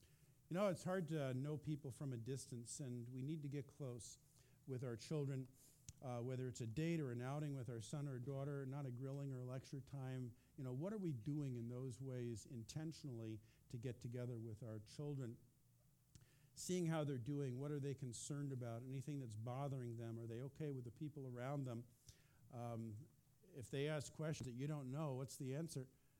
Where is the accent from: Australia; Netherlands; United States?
United States; East Coast; We don't have hurricanes here. I grew up with them on the East Coast, though.